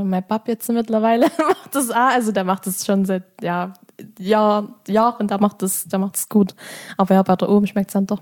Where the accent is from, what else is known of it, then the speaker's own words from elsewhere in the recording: Saxony, Germany; So ist es bei uns im Erzgebirge.